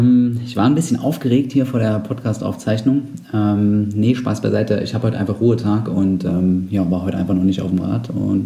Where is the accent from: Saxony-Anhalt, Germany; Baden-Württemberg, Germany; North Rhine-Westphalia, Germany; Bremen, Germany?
Saxony-Anhalt, Germany; also ich komme aus Sachsen-Anhalt ursprünglich